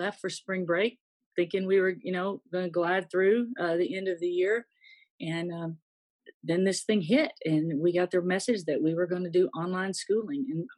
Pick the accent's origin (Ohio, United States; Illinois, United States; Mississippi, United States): Mississippi, United States; And I grew up in Mississippi and I saw some of the worst things you could ever imagine happen to a person just because of the color of their skin.